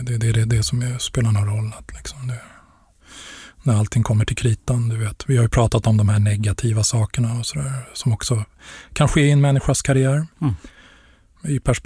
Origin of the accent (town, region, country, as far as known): Stockholm, Stockholm County, Sweden; born or raised there